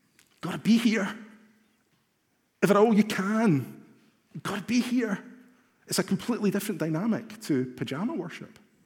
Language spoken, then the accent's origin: English; Glasgow, Scotland, United Kingdom; when I was a boy growing up in Glasgow in the church that we attended.